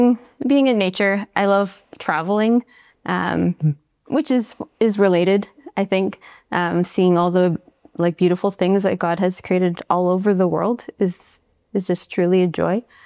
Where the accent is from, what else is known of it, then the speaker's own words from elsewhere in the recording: Peterborough, Ontario, Canada; now in Kitchener, Canada; We live in Kitchener, quite close to the Kitchener site, to Cambie. I'm originally from Peterborough, and that's where all of my family is.